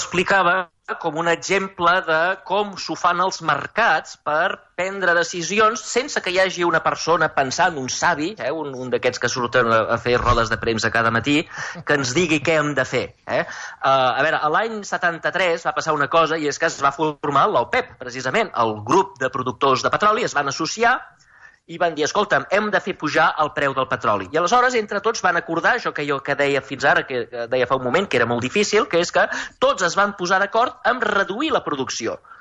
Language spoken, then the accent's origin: Catalan; Cabrera de Mar, Catalonia, Spain; Jo sóc del Maresme, diguem, de Cabrera de Mar, i jo recordo quan era petit que tot el Cabrera de Mar, tot el Maresme, Vilassar, Mataró, tot arreu estava ple d'hivernacles